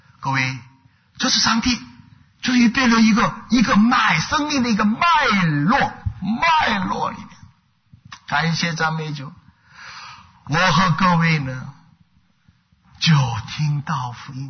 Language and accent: Chinese; South Korea; 我心里面我是韩国人